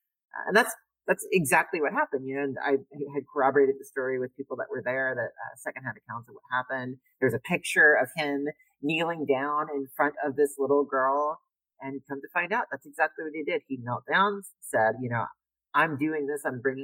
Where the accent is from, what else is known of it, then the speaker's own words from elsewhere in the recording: Louisiana, United States; I grew up in South Louisiana. I grew up in the swamps of South Louisiana, the far south of New Orleans